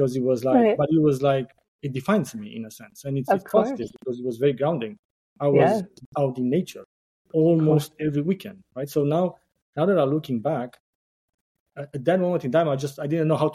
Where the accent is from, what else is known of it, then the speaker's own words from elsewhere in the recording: Romania; English is a second language; So I grew up in Romania. I find it like to be so enriching living, coming from a society which kind of like went from communism. I was nine when the communists